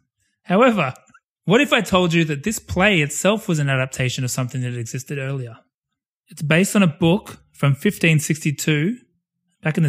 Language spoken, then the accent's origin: English; Australia; And I was, as an Australian, I remember being like proud of like, yeah, we're taking on the world.